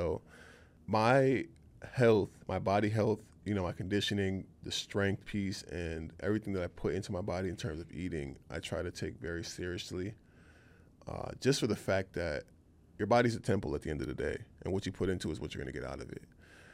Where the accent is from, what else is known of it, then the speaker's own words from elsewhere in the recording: Jamaica; I'm Jamaican, yeah, so I named